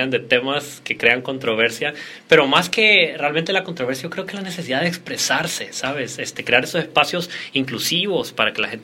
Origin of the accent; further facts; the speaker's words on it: Mexico; nosotros, pues que no somos oriundos del área, venimos de otras partes de México